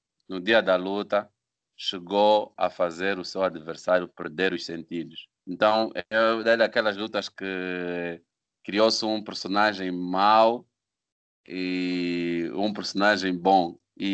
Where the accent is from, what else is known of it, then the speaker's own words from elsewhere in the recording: Angola; Claro, eu como angolano, para mim, primeiro é sempre o angolano.